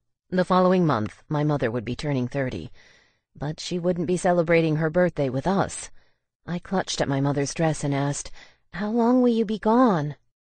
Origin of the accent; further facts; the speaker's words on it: Iguala, Guerrero, Mexico; In 1980, when I was 4 years old, I didn't know yet where the United States was, or why everyone in my hometown of Iguala, Guerrero, referred to it as El Otro Lado, the other side.